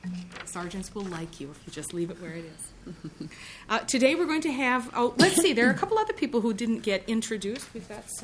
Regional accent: Minneapolis, Minnesota, United States; I'm from Minneapolis, and I'm going to chair this division this year.

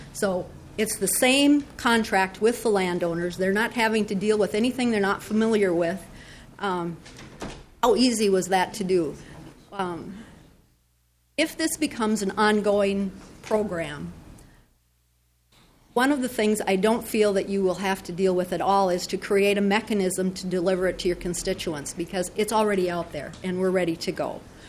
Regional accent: Minnesota, United States; I was raised on the Long Prairie River. I moved away, and now I'm back. My house is on the Long Prairie River again.

